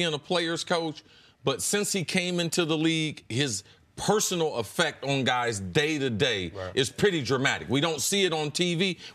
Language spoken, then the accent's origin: English; Ohio, United States; LeBron's from Ohio. I'm from Ohio. C.J.'s from Ohio.